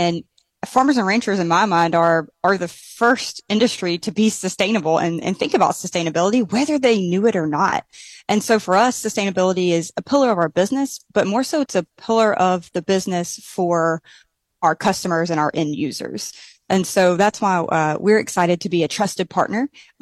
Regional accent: Southeast, United States; also born or lived in Nebraska / Oklahoma; So I call the Texas Panhandle home now, but I'm from the Southeast

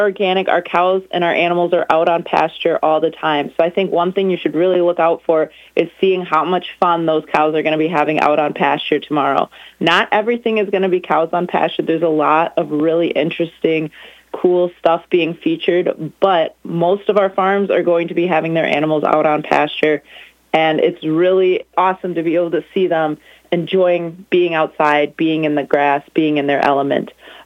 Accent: Wisconsin, United States; And, you know, even though we're all from Wisconsin, these farms are each different and unique in their own ways.

